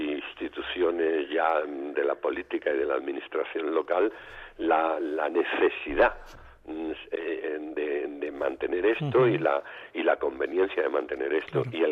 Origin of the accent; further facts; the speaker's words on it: Torredonjimeno, Andalusia, Spain; also born or lived in Lucena; Yo nací allí también, yo nací en Lucena... pero mi familia se trasladó a un pueblo de la provincia de Jaén cuando yo tenía solo 3 meses. Ese pueblo es Torre Don Jimeno.